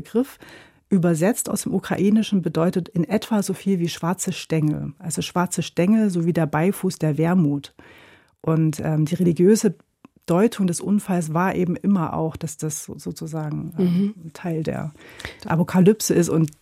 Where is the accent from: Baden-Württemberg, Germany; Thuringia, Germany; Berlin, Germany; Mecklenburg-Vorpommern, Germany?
Thuringia, Germany; Gera; ich bin ja aufgewachsen in Gera